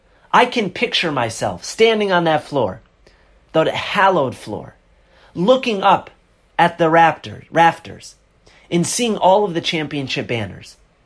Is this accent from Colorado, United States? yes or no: no; Boston, Massachusetts, United States; As a child growing up in Boston, you were mesmerized by his work ethic, by his love for the game.